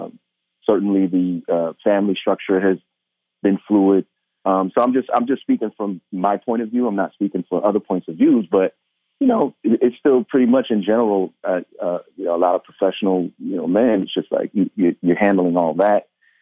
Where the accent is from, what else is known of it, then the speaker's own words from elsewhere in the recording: New York, United States; certainly growing up in New York, you know, they used to use that term latchkey kid.